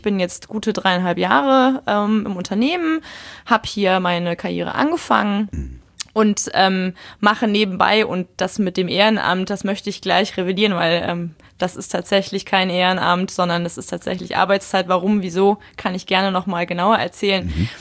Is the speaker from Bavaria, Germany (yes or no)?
yes; Munich, Bavaria, Germany; ich bin ja gebürtige Münchnerin und dadurch natürlich auch mit der Nähe zu den Bergen aufgewachsen.